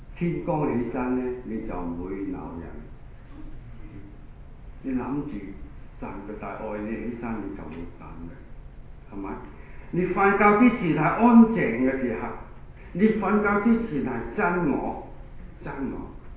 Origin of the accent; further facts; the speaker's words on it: Hong Kong; 我哋香港人、東南亞嚟啲人